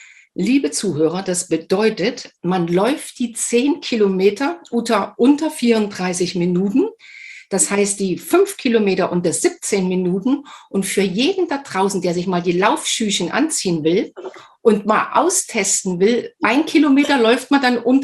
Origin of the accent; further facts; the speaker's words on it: Germany; weil wir sind beide an den Sportschulen in der DDR groß geworden